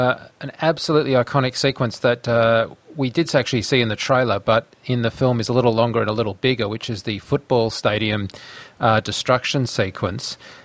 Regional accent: Australia; being an Australian, I can't name the players

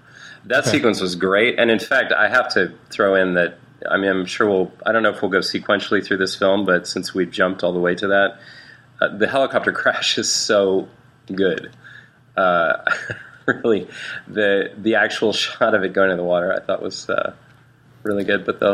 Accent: San Francisco, California, United States; how much it kind of blew the location of my hometown of San Francisco.

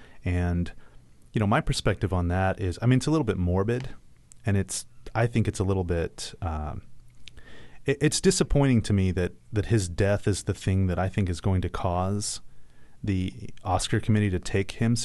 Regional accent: United States; as an American, I have a very strange, you know, we tend to like to watch Jerry Springer in car crashes.

